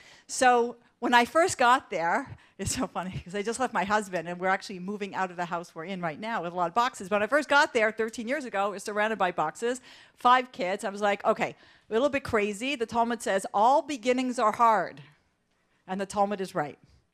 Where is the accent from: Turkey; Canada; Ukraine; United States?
Canada; Toronto, Ontario; So I grew up in Toronto. Anybody here from Toronto? Woo! Okay, so I grew up in Toronto